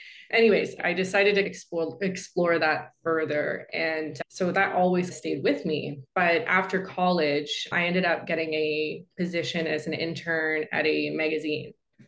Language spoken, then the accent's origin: English; Canada; I went to school in Toronto. I'm from Canada.